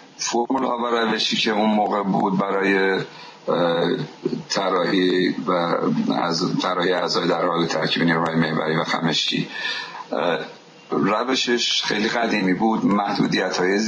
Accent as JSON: {"language": "Persian", "region": "Isfahan", "country": "Iran", "tie": "born or raised there", "said": "من متولد اصفهان هستم و دوران دبستان و دبیرستان و در اصفهان گذراندم، دبستان مشتاق و دبیرستان کازرانی و حکیم صنایع"}